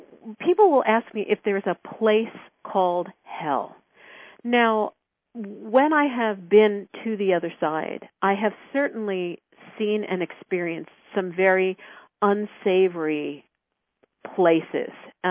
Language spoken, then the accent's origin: English; New York, United States; because I spent a lot of time in New York. I'm originally from New York.